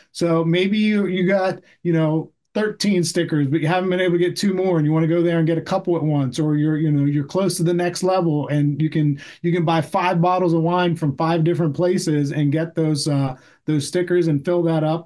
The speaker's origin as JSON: {"language": "English", "town": "Berlin", "region": "Pennsylvania", "country": "United States", "tie": "born or raised there", "said": "I grew up in Somerset County in a town called Berlin"}